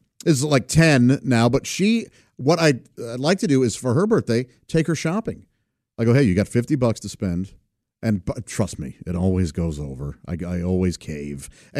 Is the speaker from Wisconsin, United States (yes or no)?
no; St. Louis, Missouri, United States; Indianapolis to St. Louis, I gain an hour. So that's always fun because I get a little extra time then in my hometown.